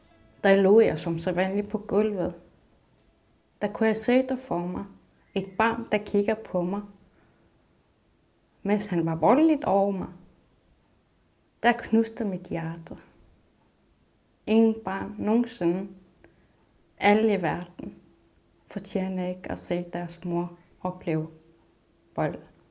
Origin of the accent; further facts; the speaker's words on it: Nuuk, Sermersooq, Greenland; also born or lived in Sisimiut / Copenhagen; Jeg er 31 år gammel. Jeg er født i Sisimiut, opvokset i Nuuk, København.